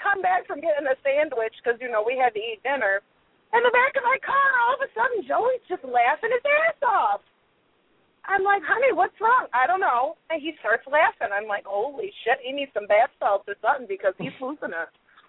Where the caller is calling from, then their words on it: Massachusetts, United States; I don't need no fancy introduction, Western Massachusetts.